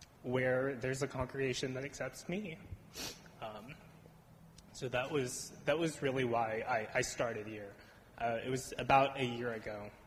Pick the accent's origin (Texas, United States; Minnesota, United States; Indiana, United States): Texas, United States; I am originally from Texas. I was born and raised there